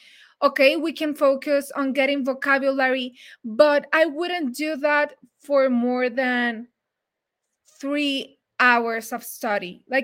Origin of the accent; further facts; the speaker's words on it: Mexico; I have heard that a lot, but I'm from Mexico.